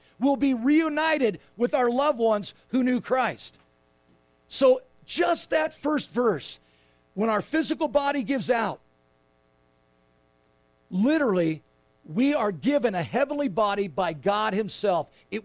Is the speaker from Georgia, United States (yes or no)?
no; Laguna Beach, California, United States; I grew up in Laguna Beach in the canyon. We had about an acre of land and we had fruit trees.